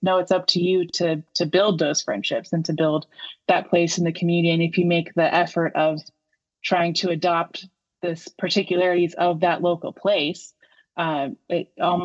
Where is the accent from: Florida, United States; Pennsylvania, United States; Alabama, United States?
Florida, United States; growing up in Central Florida, we went to a Methodist church until they stopped talking about the Bible. And then we went to a Baptist church where I really grew in faith.